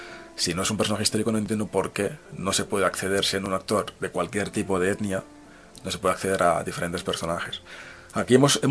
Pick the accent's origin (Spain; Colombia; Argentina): Spain; Madrid, Community of Madrid; accent: castizo; yo tengo, pese a que tengo un acento castizo que te cagas, soy negro. Entonces eso es señal de muchas cosas en España o en Madrid, por lo menos que soy de aquí.